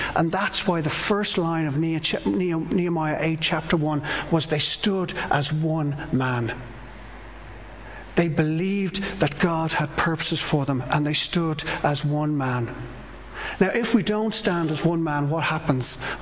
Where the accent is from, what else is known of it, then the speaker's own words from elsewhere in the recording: Ireland; And I think we, as Irish people, and maybe as people in general